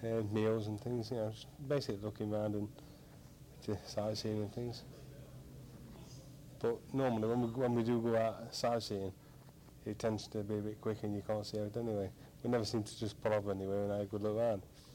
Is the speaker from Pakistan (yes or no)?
no; Nottingham, East Midlands, United Kingdom; I'm from Nottingham in England, basically.